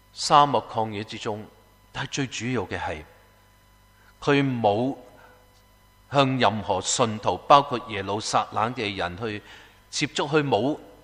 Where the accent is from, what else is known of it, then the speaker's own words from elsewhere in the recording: Guangdong, China; 我哋都系广东人，识广东话嘅